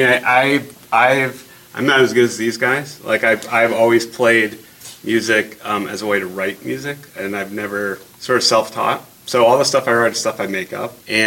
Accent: New Jersey, United States; it's an adaptation of sort of a folklore story from where I grew up in New Jersey.

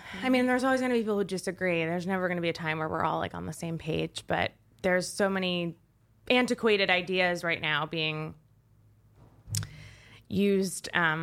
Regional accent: New York, United States; I'm from Westchester, New York.

